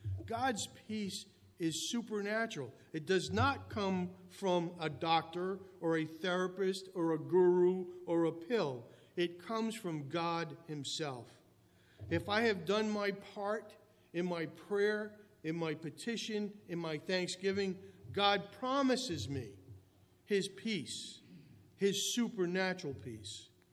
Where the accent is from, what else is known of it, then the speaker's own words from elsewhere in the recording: Cranston, Rhode Island, United States; Here I grew up in Cranston, and I'd written the Australian government.